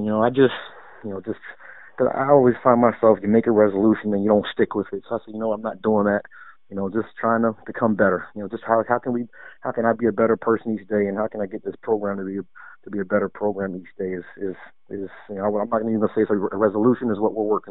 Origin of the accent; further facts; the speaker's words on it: East Coast, United States; growing up on the East Coast, you're playing from like April all the way